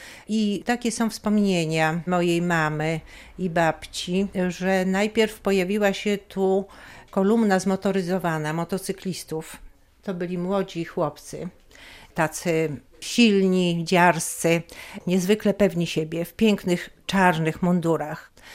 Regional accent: Tykocin, Podlaskie Voivodeship, Poland; born there; Urodziłam się w Tykocinie. Dom, w którym się urodziłam, zbudował mój pradziadek i wszyscy krewni od strony mamy i od strony taty też pochodzą z Tykocina.

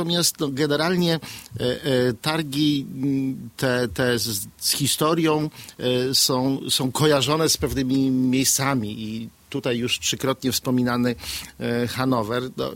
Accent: Białystok, Podlaskie Voivodeship, Poland; my z Białegostoku.

